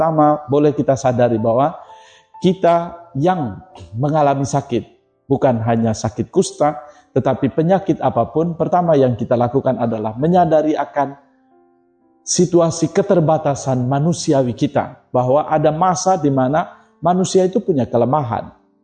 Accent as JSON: {"language": "Indonesian", "region": "East Nusa Tenggara", "country": "Indonesia", "said": "Saya punya pengalaman pribadi di tempat saya berasal dari Pulau Lembata."}